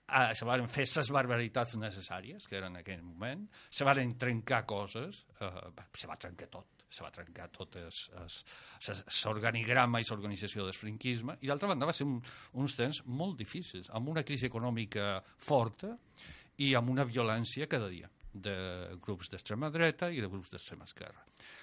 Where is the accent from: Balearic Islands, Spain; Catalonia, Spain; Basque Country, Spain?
Basque Country, Spain; Bilbao; Jo vivia en el País Basc, o sigui, us puc dir, jo som de Bilbao i us puc dir que era una situació dura.